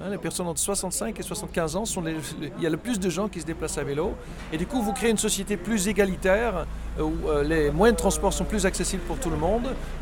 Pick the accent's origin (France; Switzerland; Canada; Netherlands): Netherlands; French is a second language; quand je parle avec des gens de mon pays d'origine, les Pays-Bas